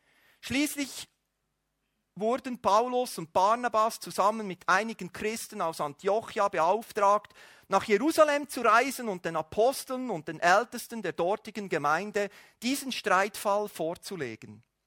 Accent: Switzerland; Gerade als Schweizer ist es für uns vielleicht nicht so entscheidend.

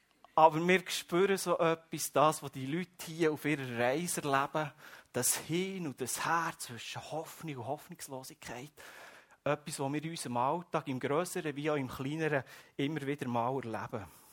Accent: Switzerland; Mir als Schweizer wäre es nicht so gut gegangen, weil der Fahrplan nicht eingehalten wurde.

